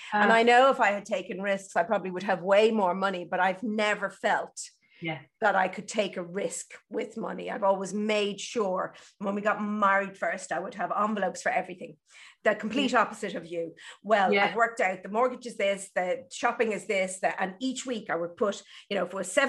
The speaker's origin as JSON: {"language": "English", "country": "Ireland", "said": "And like you, I'm Irish, and we're brought up on that that yeah. that guilt, that Catholicism"}